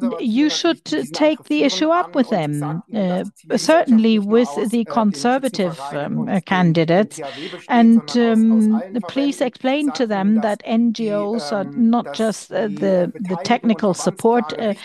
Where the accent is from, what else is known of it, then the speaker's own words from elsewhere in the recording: Baden-Württemberg, Germany; English is a second language; I'm from Baden-Württemberg, by the way, if you were interested or wondering.